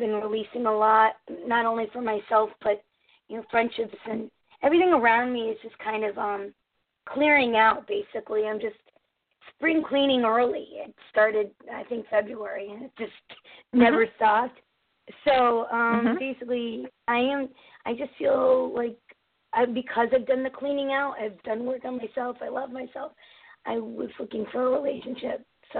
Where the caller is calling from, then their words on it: Connecticut, United States; Connecticut.